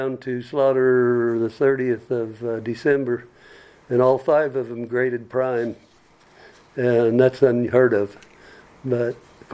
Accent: Colorado, United States; moved away as an adult; now in Kentucky, United States; Well, I come from Colorado 40 years ago to do a contract for the state of Kentucky, telecommunications, and I was going back to Colorado, and the state talked me into staying

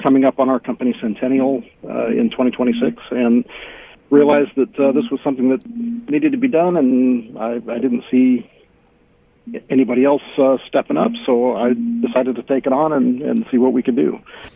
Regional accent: Sequim, Washington, United States; Well, I grew up in Squim. I've been in love with that locomotive since I can remember, probably 4 or 5 years old.

